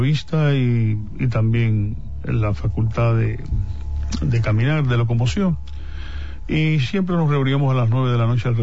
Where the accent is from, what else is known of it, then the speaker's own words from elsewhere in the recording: Santiago de Cuba, Cuba; born there; Nací en Cuba, en la parte oriental de Cuba, Santiago de Cuba.